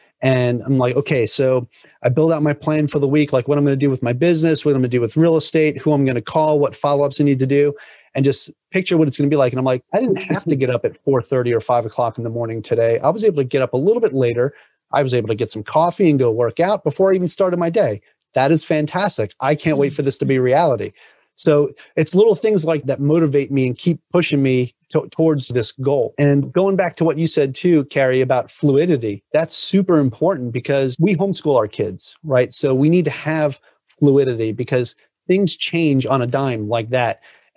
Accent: Long Island, New York, United States; I grew up on Long Island, New York. So I know what it's like to have that snow day and wake up and look outside

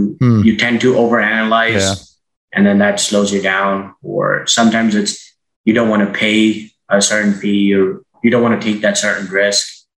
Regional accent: India; I grew up in India where soccer, football is a bigger sport.

